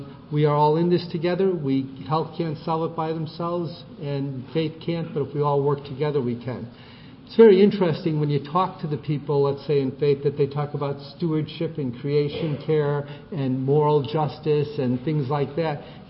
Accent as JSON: {"language": "English", "town": "Chicago", "region": "Illinois", "country": "United States", "said": "We're all in Chicago, and I'm from Chicago"}